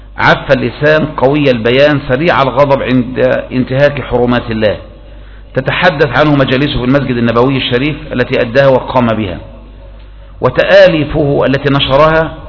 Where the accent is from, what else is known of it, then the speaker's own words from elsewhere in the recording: Egypt; أما هنا في مصر فإنهم يحذرون تحت مصطلح المداخلة، لكن الجامية قليلة التناول والورود عندنا في مصر